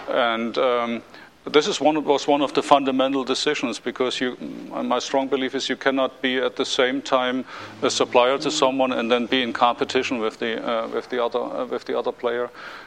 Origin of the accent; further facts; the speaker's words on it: East Germany, Germany; I grew up in East Germany. I studied in East Germany and experience myself the opening of the wall